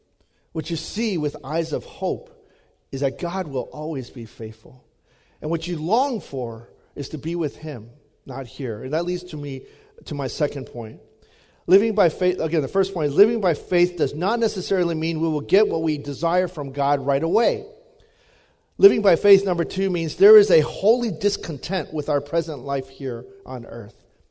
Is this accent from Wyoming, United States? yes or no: no; Louisiana, United States; I grew up in Louisiana, so we sang a lot of gospel songs.